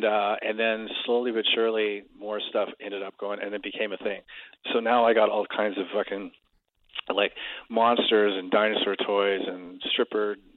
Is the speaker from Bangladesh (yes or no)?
no; Stoke, West Midlands, United Kingdom; And, yeah, because that was my hometown. It was the first time I'd been back there in 40 years, and the only time I've ever played there, obviously.